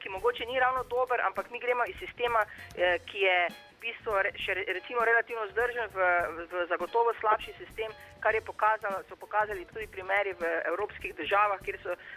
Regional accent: Lenart, Styria, Slovenia; jaz sem pač iz Lenarta, nisem iz osrednje slovenske regije

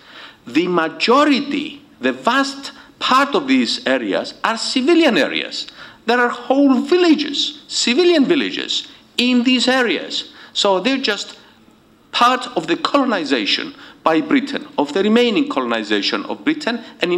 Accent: Limassol District, Cyprus; the air base at Akrotiri, which is just outside my hometown, is used very extensively by the Americans.

